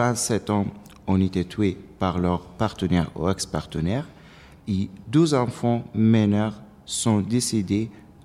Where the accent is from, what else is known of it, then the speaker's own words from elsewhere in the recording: Iraq; moved away as an adult; now in France; J'habite ici en France depuis 3 ans. Je viens d'Irak, comme vous avez dit.